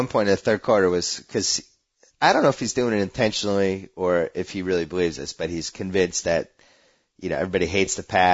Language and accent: English; Boston, Massachusetts, United States; Do you think, I mean, back east, you're from Pittsburgh, I'm from Boston.